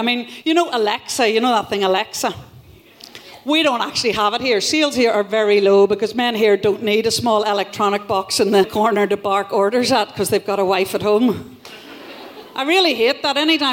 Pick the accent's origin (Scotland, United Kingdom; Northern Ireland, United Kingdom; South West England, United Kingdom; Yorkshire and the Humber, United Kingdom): Northern Ireland, United Kingdom; Northern Ireland was as British as Finchley. Clearly that is a load of bollocks. We speak differently, we've got a different accent, we use different words.